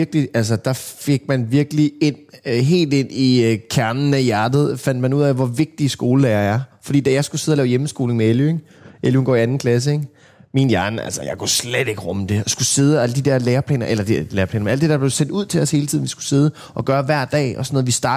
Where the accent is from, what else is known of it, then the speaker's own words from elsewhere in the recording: Central Denmark Region, Denmark; jeg var fra Vestjylland.